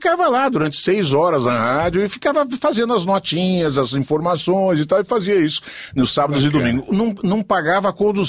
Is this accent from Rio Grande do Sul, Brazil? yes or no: no; São Paulo, Brazil; born there; Eu nasci em São Paulo.